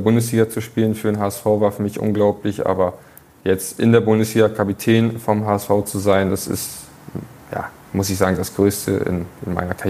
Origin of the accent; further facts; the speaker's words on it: Rheine, North Rhine-Westphalia, Germany; Rheine ist ja mein Heimatort